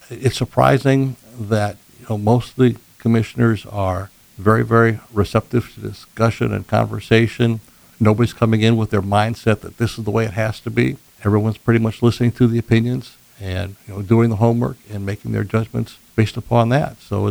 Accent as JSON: {"language": "English", "town": "Yankton", "region": "South Dakota", "country": "United States", "tie": "born or raised there", "also_born_or_lived": "Boston", "said": "I grew up in Yankton. I was born in Boston, Massachusetts."}